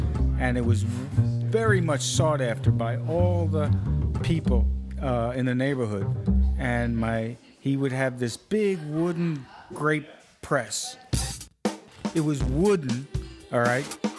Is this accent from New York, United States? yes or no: yes; Brooklyn, New York, United States; And I grew up in Brooklyn, and my grandfather used to make wine in the basement of an Italian slum, 993 Pacific Street.